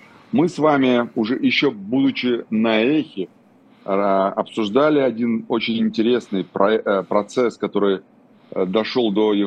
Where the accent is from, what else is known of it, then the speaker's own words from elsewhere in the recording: Vladikavkaz, North Ossetia–Alania, Russia; born there; Я родился в Владикавказе, я этот город очень люблю.